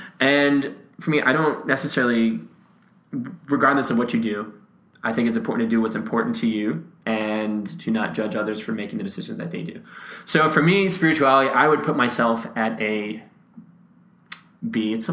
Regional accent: Massachusetts, United States; I grew up in Massachusetts.

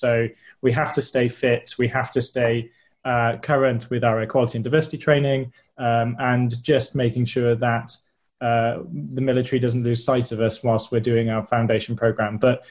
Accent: Wales, United Kingdom; I grew up in South Wales, kind of overlooking the Bristol Channel, right next to the sea.

